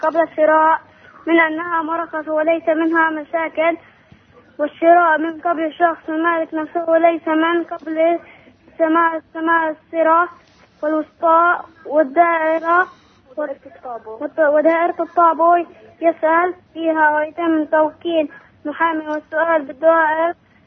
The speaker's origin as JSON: {"language": "Arabic", "town": "Jenin", "region": "West Bank", "country": "Palestine"}